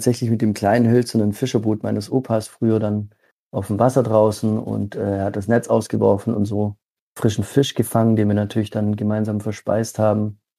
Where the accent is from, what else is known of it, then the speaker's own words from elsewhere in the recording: Baden-Württemberg, Germany; also born or lived in Italy; ich komme aber ursprünglich aus Italien, da habe ich meine ersten Lebensjahre verbracht mit meiner Familie, die dann irgendwann in den Großraum Stuttgart gezogen ist, weil es hier halt Arbeit gab. Ich bin so ein typisches Gastarbeiterkind, also in zweiter Generation